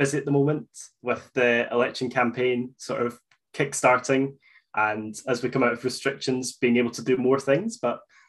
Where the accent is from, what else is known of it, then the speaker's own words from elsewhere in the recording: Livingston, Scotland, United Kingdom; growing up in Livingston is fairly bland. It's a new town, it's a commuter town. So a lot of what we have is a shopping centre.